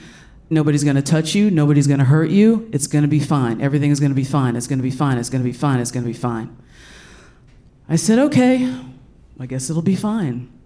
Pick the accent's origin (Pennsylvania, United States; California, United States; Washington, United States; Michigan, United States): Pennsylvania, United States; Allentown; I grew up in Allentown, Pennsylvania. Don't sing the song or I'll punch you in your face. We were the only black family where I lived in South Whitehall Township.